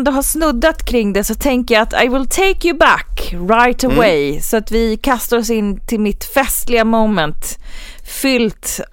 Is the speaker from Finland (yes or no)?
no; Uppsala, Uppsala County, Sweden; Så jag tänker att I will take you till min hemstad nu, Uppsala.